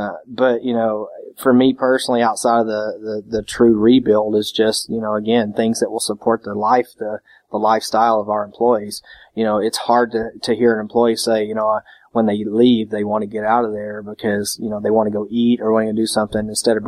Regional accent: the South, United States; moved away; I mean, I'm from the South originally. I moved away. I spent most of my life away from the South, and coming back, it's just been very refreshing.

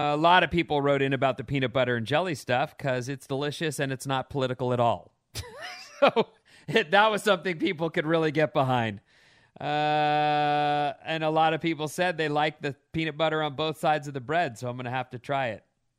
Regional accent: Napa, California, United States; Anyway, born and raised in Napa, neo-Nazis in Napa is complete BS.

